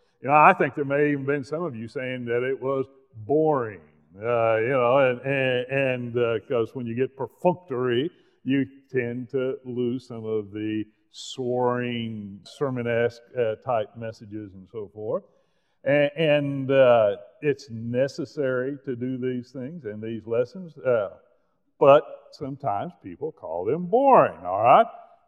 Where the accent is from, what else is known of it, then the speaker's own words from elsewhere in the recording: Oklahoma, United States; but I'm a guy from Oklahoma. You know, what can I say? Hebrew's not a native language for me, right?